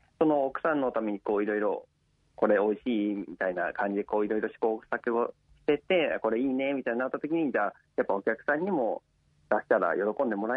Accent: Yamagata, Japan; 出身は実は北海道じゃなくて山形県なんです。

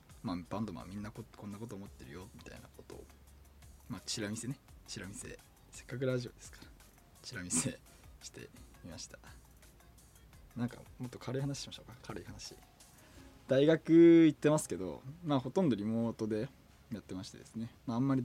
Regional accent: Hokkaido, Japan; メンバー全員僕と同じ十勝出身です。

